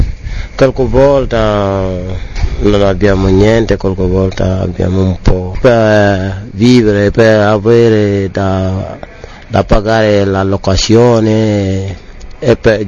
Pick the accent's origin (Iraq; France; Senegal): Senegal; Italian is a second language; now in Italy; Vengo dal Senegal